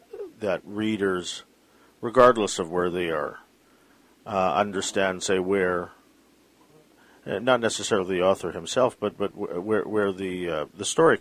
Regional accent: Canada; now in Vancouver, Canada; talking to you from Vancouver. You're in central Canada. They're different there already, and you know, we're Canadian, essentially.

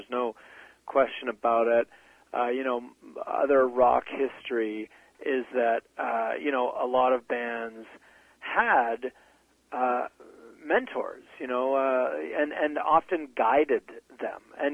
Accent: British Columbia, Canada; So we as kids growing up on the West Coast just thought that is what it is like right across Canada in March.

